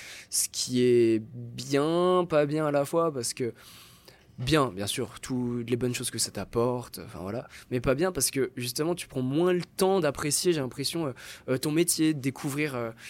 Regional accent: Valais, Switzerland; comme je suis de Suisse, du Valais, c'est un peu les Alpes, on a grandi avec

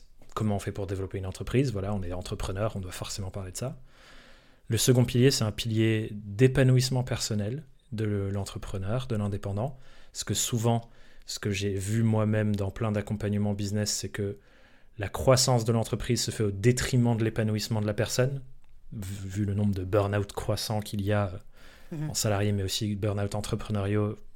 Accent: France; also born or lived in England; je suis anglais de naissance, mais j'ai grandi en France. Donc je maîtrise les deux langues parfaitement

